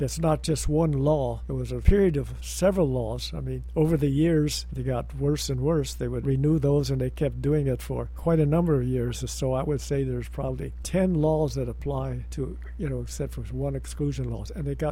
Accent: Michigan, United States; born there; my birth certificate says that I am white because I was born up in Michigan.

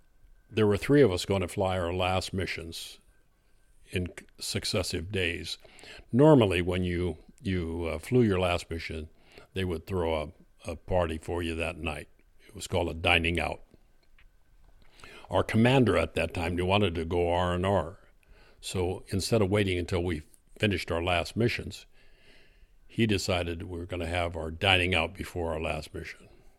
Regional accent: Reedley, California, United States; because Dick was from Dinuba and I was from Reedley High School, and he was from Dinuba High School, so they were arch enemies

